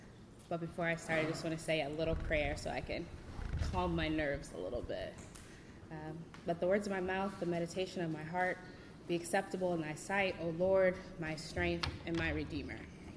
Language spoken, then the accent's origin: English; Midwest, United States; So I'm from the Midwest, the mid-Midwest, where, like, the Bible Belt meets the Rust Belt. So, like, you know, salt of the earth people.